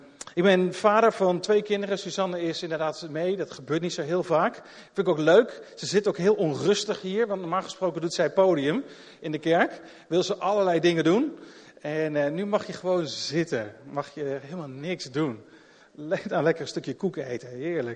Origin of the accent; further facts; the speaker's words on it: Arnhem, Gelderland, Netherlands; Ik kom uit Arnhem.